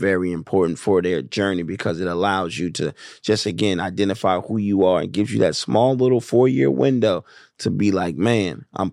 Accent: Wilmington, Delaware, United States; like I grew up in Wilmington, Delaware, and it really wasn't a lot of, you know, it's like a majority white town and state.

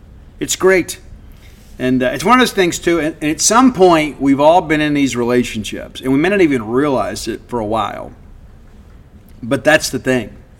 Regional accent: Mississippi, United States; fan, and I am from Mississippi. I'm a Mississippi kid

